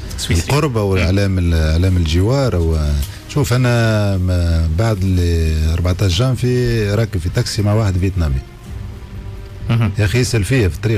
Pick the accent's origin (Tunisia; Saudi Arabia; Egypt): Tunisia; منين انت؟ من تونس.